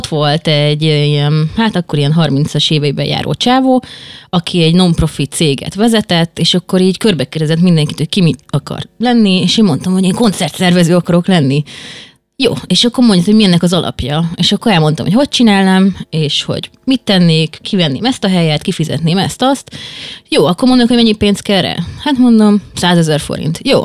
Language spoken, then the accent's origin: Hungarian; Kaposvár, Somogy, Hungary; És 15 éves voltam, én kaposvári vagyok, ott is nőttem fel